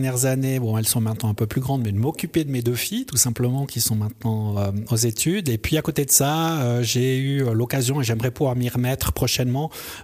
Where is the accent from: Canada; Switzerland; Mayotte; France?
Switzerland; Sierre, Valais; puisque je viens de la région de Sierre, donc évidemment c'est un clin d'œil à mes origines aussi.